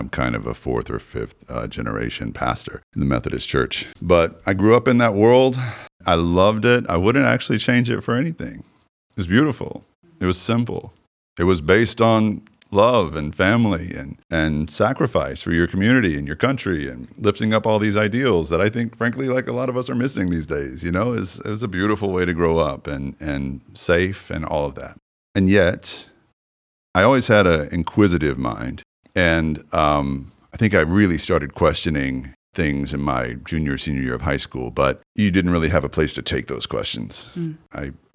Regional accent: Southern US, United States; I was raised in the Bible Belt. I guess that's the best place to start.

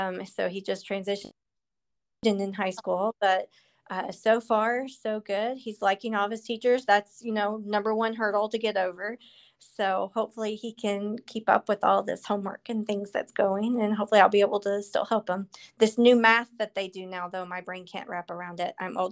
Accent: Virginia, United States; also born or lived in Minnesota; I mean, I'm from Virginia. We moved back from Minnesota to Virginia, where my parents are originally from, when I was in my ninth grade year.

